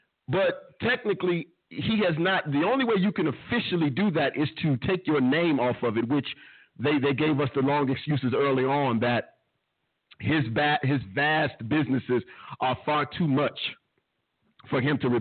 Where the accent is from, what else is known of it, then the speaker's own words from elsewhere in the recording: Chicago, Illinois, United States; You know I'm from Chicago. You know I'm from Chicago, and you still saying Marshall Field.